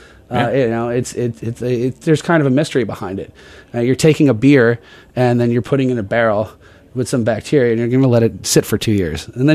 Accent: New Jersey, United States; Yeah, I mean, like I'm from Jersey. We love pork roll.

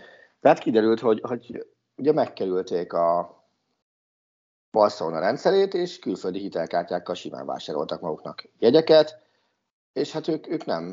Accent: Hungary; ezt mi megszoktuk, mint magyar szurkolók

